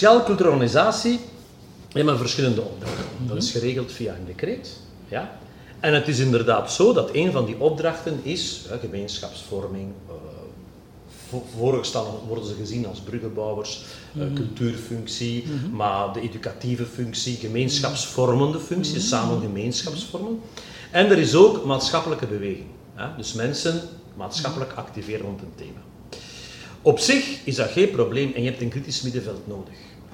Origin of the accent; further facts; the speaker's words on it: Dendermonde, Flanders, Belgium; uit Dendermonde.